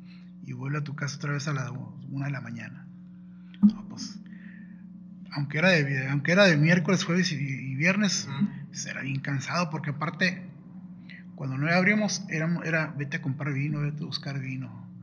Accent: Tijuana, Baja California, Mexico; moved away as an adult; also born or lived in Los Angeles, United States; la mayoría del tiempo de mi vida he vivido aquí en Tijuana, ¿no? Uh-huh. Nací en Los Ángeles, pero crecí aquí en Tijuana. Y yo no me fui a vivir a Estados Unidos hasta que tenía como 30 años.

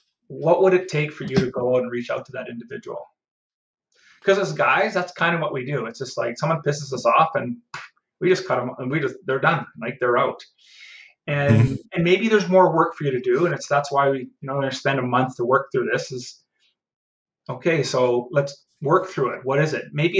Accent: Saskatchewan, Canada; also born or lived in Manitoba; I lived, I grew up in Saskatchewan and moved to Manitoba to start my career

